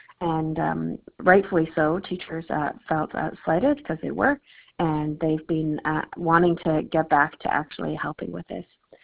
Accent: Alberta, Canada; I grew up in Canuso up at Lester Slave Lake area.

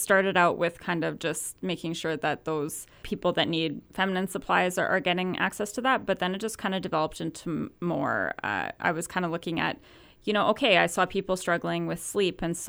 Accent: Donnelly, Alberta, Canada; now in Peace River, Canada; Yeah, I grew up in the Donnelly area and have been living in Peace River since 2013, and it's definitely my home.

